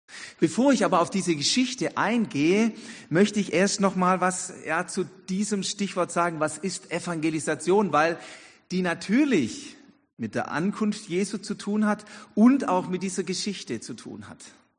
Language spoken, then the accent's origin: German; Ditzingen, Baden-Württemberg, Germany; für mich meine alte Heimatstadt, weil ich hier ja groß geworden bin.